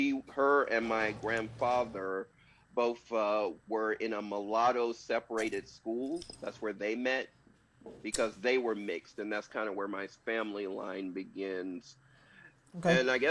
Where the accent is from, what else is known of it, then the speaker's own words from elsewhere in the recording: Tennessee, United States; born there; Oh, basically, I was born in Tennessee to a family that fell in love and was raised in segregation.